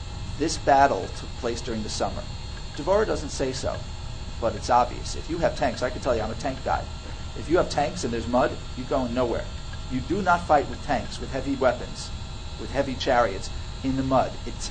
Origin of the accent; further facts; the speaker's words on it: United States; Strange thing as an American, when you go to Israel in the summer